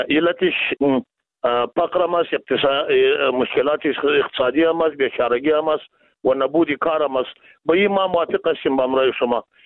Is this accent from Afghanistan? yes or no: yes; Afghanistan; ما شما از افغانستان هستیم